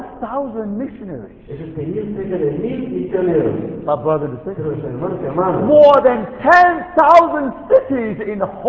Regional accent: China; English is a second language; I came from China.

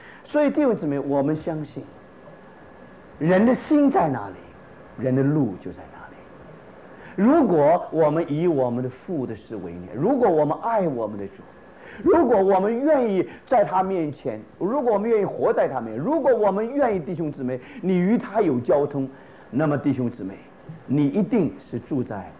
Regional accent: Brazil; 我是从巴西来的

